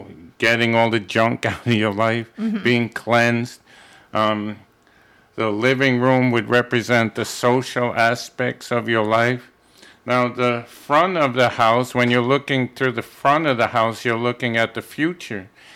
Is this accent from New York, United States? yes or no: yes; Brooklyn, New York, United States; born there; I was born in Brooklyn.